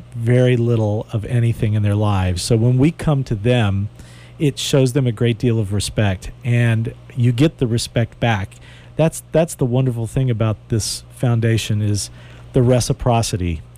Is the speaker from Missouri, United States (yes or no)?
no; Houston, Texas, United States; So I was a typical suburban kid growing up in Houston.